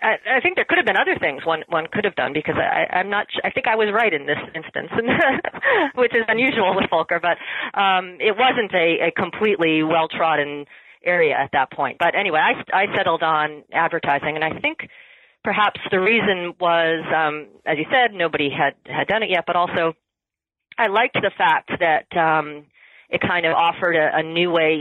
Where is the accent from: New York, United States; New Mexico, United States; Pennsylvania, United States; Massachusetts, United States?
Massachusetts, United States; born there; Well, I was born in Massachusetts. I went to Bryn Mawr as an undergraduate.